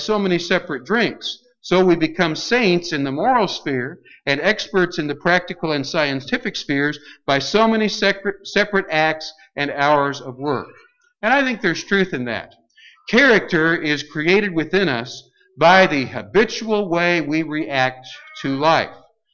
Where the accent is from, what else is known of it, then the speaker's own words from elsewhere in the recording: United States; I'm an American, after all, and you are too.